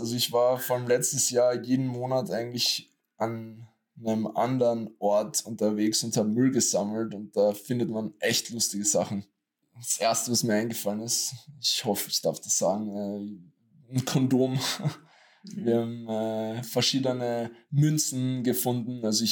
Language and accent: German; Austria; andererseits aber auch in Österreich, weil ich komme ja aus Österreich und meine Videos sind meistens überall anders auf der Welt, nur nicht in Österreich